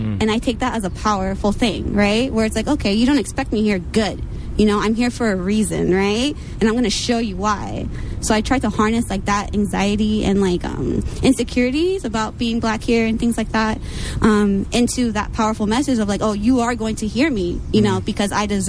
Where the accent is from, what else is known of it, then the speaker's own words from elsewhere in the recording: New York City, New York, United States; now in California, United States; So, and I grew up in New York City, so I grew up surrounded by black and brown folks literally everywhere. When I came to California, especially here in Northern California, it was like a culture shock.